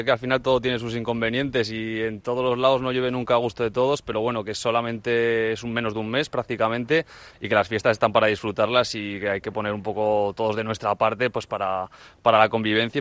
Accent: Logroño, La Rioja, Spain; Pues sí, mira, nosotros venimos de Logroño

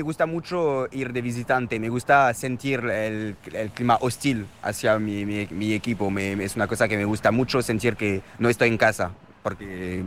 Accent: France; Spanish is a second language; Ella es argentina, yo soy francés

